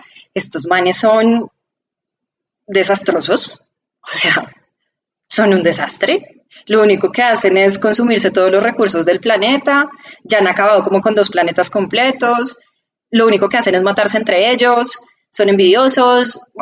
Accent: Colombia; influenciados porque somos colombianos, porque soy una mujer colombiana de tantos años

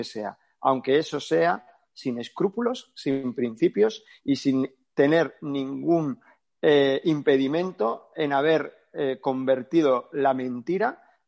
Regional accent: Navarre, Spain; ni nunca hemos sido vascos, ni somos vascos, ni queremos ser vascos nunca. Que somos Navarra y que somos España.

